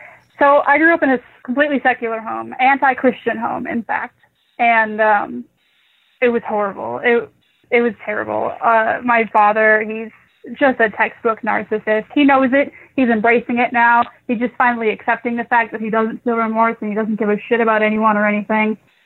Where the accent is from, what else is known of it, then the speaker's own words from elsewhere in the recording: Minnesota, United States; now in Ohio, United States; I'm in Ohio now. I was born and raised in Minnesota, so I'm in Ohio now, living with some people.